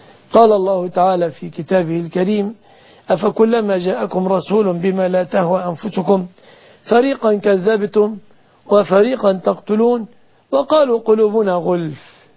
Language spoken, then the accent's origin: Arabic; Egypt; كما أسأل الله سبحانه أن يحفظ بلادنا مصر آمنة مطمئنة من كل مكروه ومن كل سوء